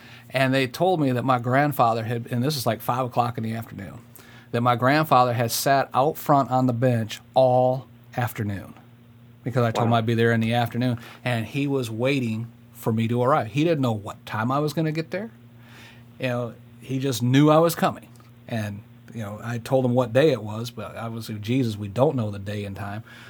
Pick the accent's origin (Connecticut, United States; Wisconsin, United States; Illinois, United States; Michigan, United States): Michigan, United States; I was raised up in Michigan